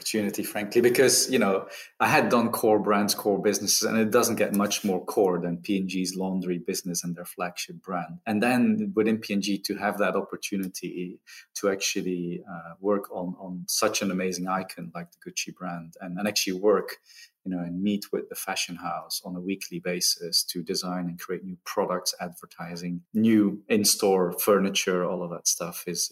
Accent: Ghent, Flanders, Belgium; first language Dutch; English is a second language; moved away; my mother tongue is actually Dutch, so that's where the funny accent comes from, although I haven't lived in Belgium probably for the now, what, 15, 16 years now.

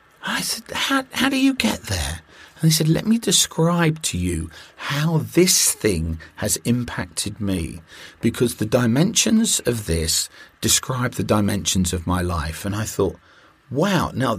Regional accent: United Kingdom; I'm a Brit.

